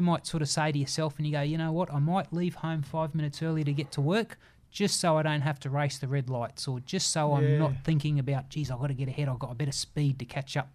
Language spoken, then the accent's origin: English; Brisbane, Queensland, Australia; I'm from Brisbane.